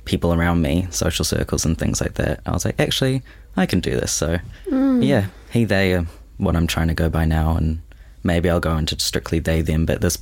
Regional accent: Auckland, New Zealand; So born and raised in Auckland. My parents are both English, London, Surrey, as far as I know. My family's kind of in Hamilton as well as in mainly out east in Auckland.

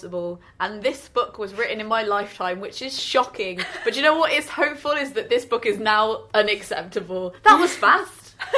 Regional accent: Coventry, West Midlands, United Kingdom; I'm from Coventry, Hannah.

